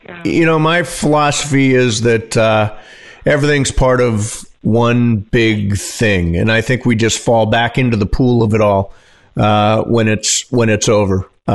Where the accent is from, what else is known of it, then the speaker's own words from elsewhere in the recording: Toledo, Ohio, United States; I was growing up in Toledo, and I listened to the Tigers on WJR with Ernie Harwell.